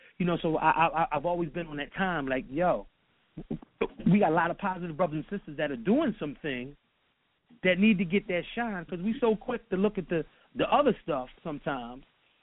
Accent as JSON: {"language": "English", "town": "Philadelphia", "region": "Pennsylvania", "country": "United States", "said": "You know, I'm from Philly."}